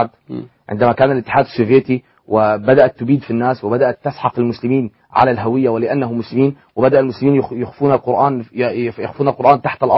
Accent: Syria; فنحن أبناء سوريا وأبناء الإسلام في سوريا

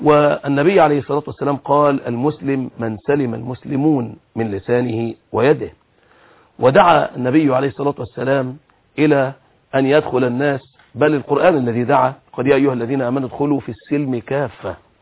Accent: Egypt; ما زلنا نعيش أجواء في بلدنا مصر

